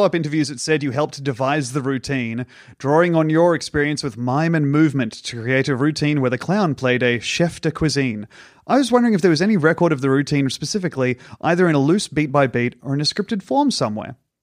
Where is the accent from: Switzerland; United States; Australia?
Australia; I'm an Australian comedian and mime.